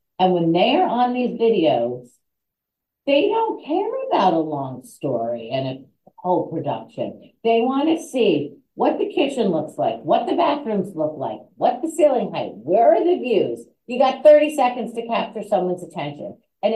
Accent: New York, United States; Look, I grew up on Park Avenue. I grew up in a pre-war co-op, right?

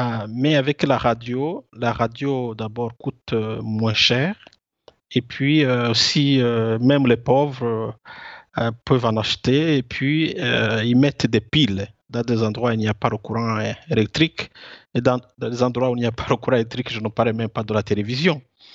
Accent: Rwanda; now in Italy; je suis rwandais de nationalité, mais pour le moment, je suis résident en Italie. Je suis laïque, marié, j'ai deux enfants

